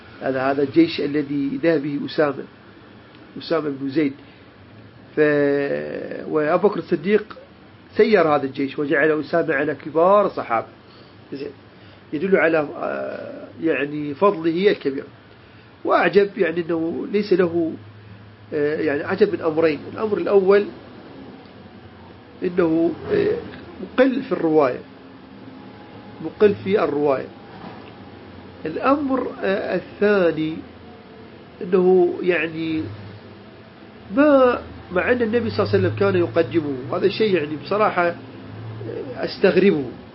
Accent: Iraq; accent: Iraqi; نحن اللهجة العراقية طبعا فيها من الفصحى الشيء الكثير جدا

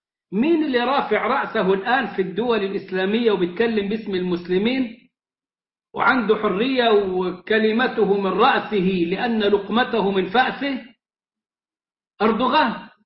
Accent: Egypt; احنا كمصريين

